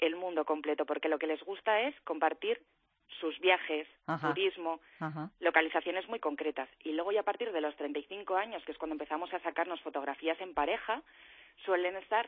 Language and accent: Spanish; Spain; los españoles somos los europeos que más autofotos nos sacamos.